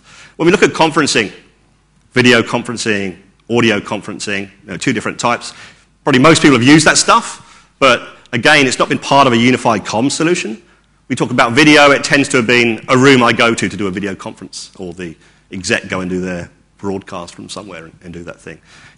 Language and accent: English; England, United Kingdom; And being an English guy, I had no idea what Palooza meant